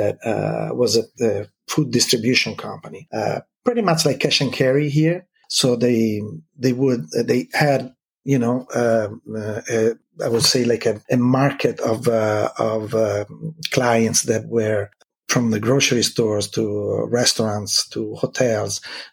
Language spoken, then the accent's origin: English; DR Congo; Well, I mean, it was very interesting. Those were times where Mobutu started the fight against the Belgian.